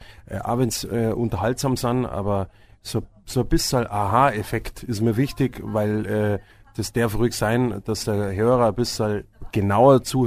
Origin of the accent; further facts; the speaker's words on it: Bavaria, Germany; Ja, also tatsächlich, ich bin ja ein echter Bayer, also von dem her